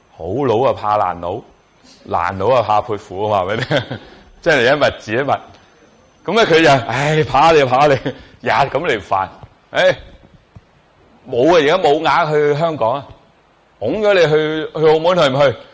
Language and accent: Chinese; Guangzhou, Guangdong, China; born there; 我在广州出世的。